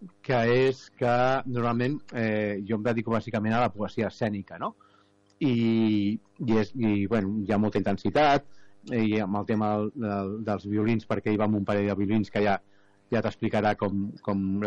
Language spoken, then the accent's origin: Catalan; Barcelona, Catalonia, Spain; also born or lived in Palamós; now in Esparreguera, Spain; jo de fet soc de Palamós, visc a Esparreguera, no? Però em vaig criar a Barcelona i també vaig molt per Girona